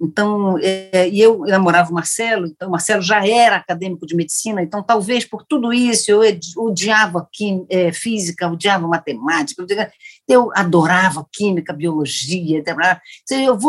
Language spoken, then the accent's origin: Portuguese; Belém, Pará, Brazil; now in Rio de Janeiro, Brazil; eu cheguei no Rio de Janeiro, vinda de Belém, né, que sou paraense, em 81